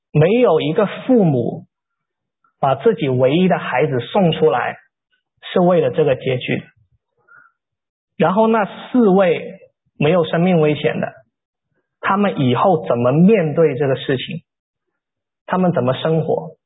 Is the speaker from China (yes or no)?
yes; Guangdong, China; 然后我是广东人，吃两根薯条就上火了